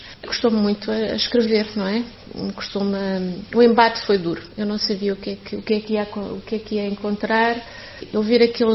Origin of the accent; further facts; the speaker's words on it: Matosinhos, Norte, Portugal; also born or lived in Lisbon; não sou de Ilhavo, sou de Matosinhos.